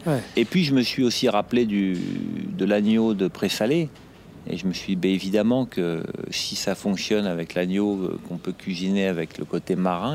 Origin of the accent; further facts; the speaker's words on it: Normandy, France; je voulais absolument défendre les produits normands, puisque je suis normand.